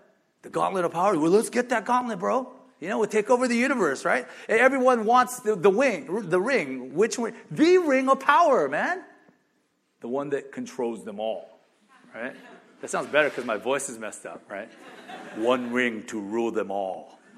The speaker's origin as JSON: {"language": "English", "country": "South Korea", "moved": "yes", "lives_now": "Gardena, United States", "said": "We emigrated to the United States from South Korea. I'm pretty convinced that if we had stayed in South Korea, materially, my dad was doing really well there, we would have been a lot wealthier than we were."}